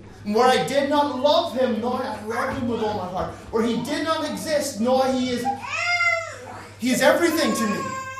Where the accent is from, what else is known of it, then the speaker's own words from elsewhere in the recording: Ireland; because I'm an Irish man